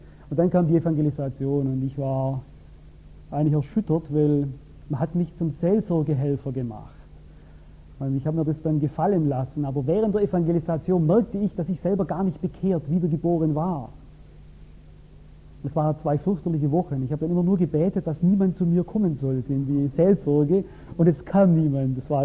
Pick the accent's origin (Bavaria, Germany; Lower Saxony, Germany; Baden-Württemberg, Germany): Baden-Württemberg, Germany; Albstadt; Es war in Albstadt, in Tailfingen, meinem Heimatort, war etwas, das ich seither nie mehr erlebt habe.